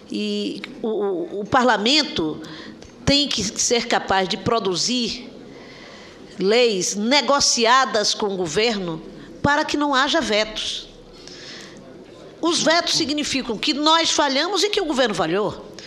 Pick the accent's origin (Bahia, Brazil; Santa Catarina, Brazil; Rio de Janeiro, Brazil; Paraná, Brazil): Bahia, Brazil; como baiano